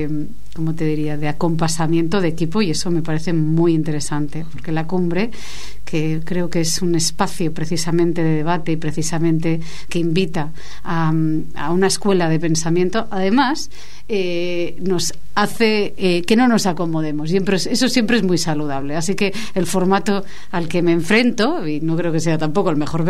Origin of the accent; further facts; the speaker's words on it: Asturias, Spain; soy asturiana, del norte de España